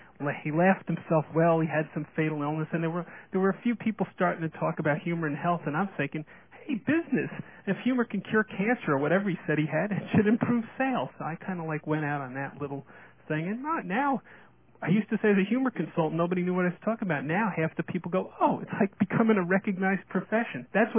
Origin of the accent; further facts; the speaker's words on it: New York, United States; moved away as an adult; now in Los Angeles, United States; Because I've been out here over 20 years. You can still hear my accent. So I come from New York to teach native Californians at USC freshman speech with this accent, you know?